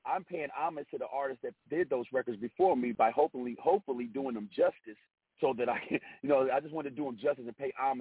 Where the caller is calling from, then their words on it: San Jose, California, United States; I'm out in the, where we at? San Jose, California. I live in Sacramento, but a couple hours away in the Bay Area, we shot a video out this way.